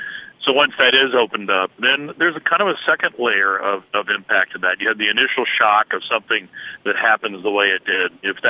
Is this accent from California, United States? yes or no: no; Texas, United States; Well, as a Texan, as I explained to our friends who come in from other parts of the United States, it's different here